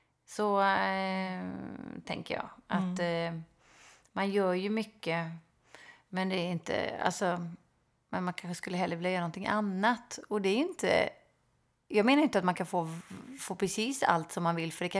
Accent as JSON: {"language": "Swedish", "region": "Småland", "country": "Sweden", "tie": "born or raised there", "said": "Då man hade en trappa där jag växte upp ner i Småland."}